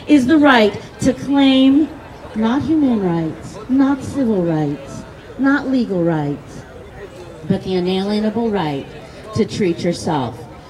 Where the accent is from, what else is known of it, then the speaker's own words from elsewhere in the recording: California, United States; I come from California, where I'm happy to tell you that we are finishing up a petition drive right now